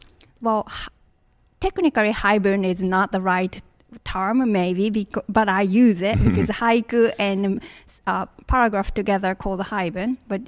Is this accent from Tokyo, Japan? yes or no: no; Nagoya, Aichi, Japan; moved away as an adult; now in Chicago, United States; I'm originally from Nagoya, Japan. I came here as an exchange student at Indiana University, South Bend, and I moved to Chicago.